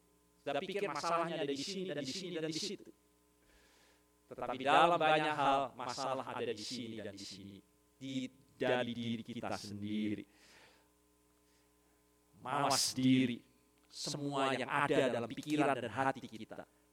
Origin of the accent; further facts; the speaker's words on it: United States; Indonesian is a second language; Kita orang Amerika punya pepatah ini.